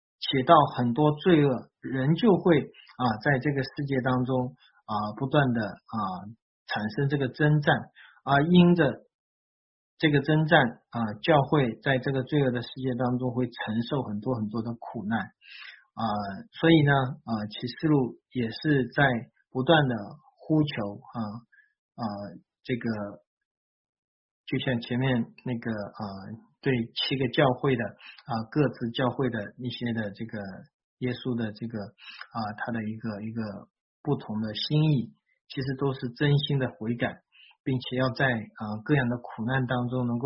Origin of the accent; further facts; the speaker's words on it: Shanghai, China; 或者是说我们上海人还记得那个时候那个肝炎也其实过去也没有多久